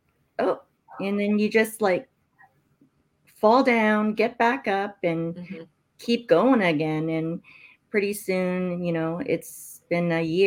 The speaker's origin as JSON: {"language": "English", "country": "Canada", "accent": "Canadian", "said": "There's my Canadian accent coming out."}